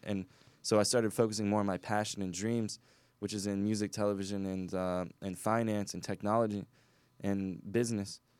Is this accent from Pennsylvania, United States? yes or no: no; Illinois, United States; the Reader's Digest version is, I grew up in Illinois, at 8 years old, started playing guitar, doing magic.